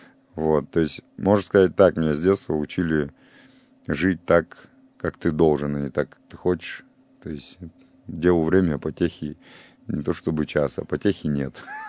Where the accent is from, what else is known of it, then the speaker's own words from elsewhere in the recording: Vladivostok, Primorsky Krai, Russia; была у меня в детстве в Владивостоке